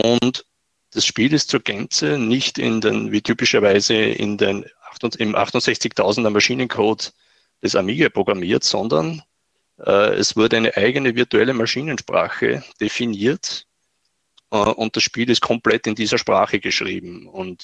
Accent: Linz, Upper Austria, Austria; Ich bin ein Österreicher, komme aus Linz oder aus der Nähe von Linz eigentlich. Es ist ungefähr zwischen Wien und Salzburg gelegen

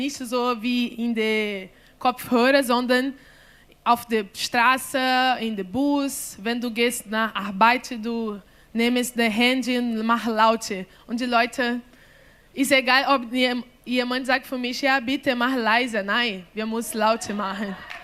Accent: Rio de Janeiro, Brazil; German is a second language; now in Berlin, Germany; ich komme aus Rio de Janeiro. Seit 4 Jahren bin ich hier in Berlin, 5 Jahre. Also in total 6

